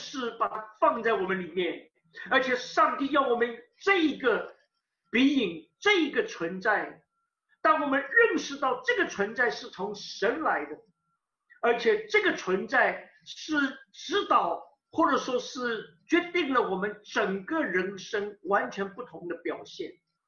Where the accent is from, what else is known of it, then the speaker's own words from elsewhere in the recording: China; 那么这些东西，我们中国人统称为把它叫做